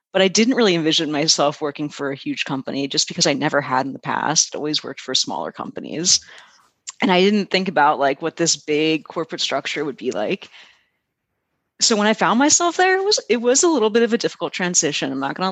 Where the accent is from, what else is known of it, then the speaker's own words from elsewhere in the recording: Delaware, United States; I said I was from Delaware. It's a really big part of my identity.